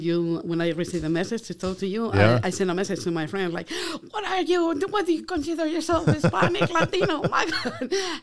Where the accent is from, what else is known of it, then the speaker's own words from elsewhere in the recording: Spain; So for me, and you talk to me and you speak to me, I'm from Spain.